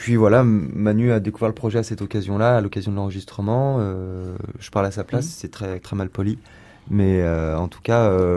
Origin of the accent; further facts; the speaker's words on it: Nouvelle-Aquitaine, France; Nous sommes des Deux-Sèvres, avec …, … et ….